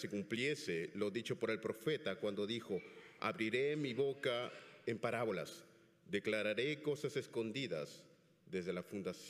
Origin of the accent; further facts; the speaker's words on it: Peru; now in United Kingdom; soy de Perú. He vivido casi 20 años, 18 años en total en Reino Unido. Mi esposa es inglesa, mis hijos son irlandeses y hablan inglés-español con acento irlandés.